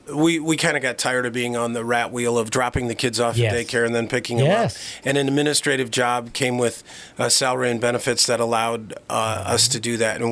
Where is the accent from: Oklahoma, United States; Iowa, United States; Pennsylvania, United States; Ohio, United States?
Iowa, United States; Charles City; I grew up in Charles City, and my wife grew up in Mason City.